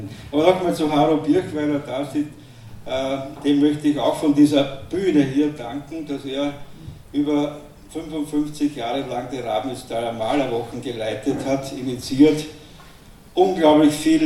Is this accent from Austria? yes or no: yes; Unterrabnitz, Burgenland, Austria; weil ich komme aus Unterrabnitz. Und Unterrabnitz ist ja das Mekka der bildenden Kunst des Mittelburgenlands, kann man sagen.